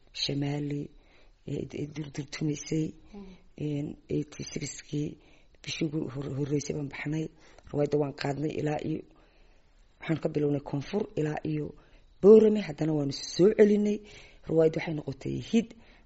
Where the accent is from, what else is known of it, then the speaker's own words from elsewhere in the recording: Djibouti; also born or lived in Hargeisa; horta waxaan ku dhashay in Hargeysa waxaan ku koray Djibouti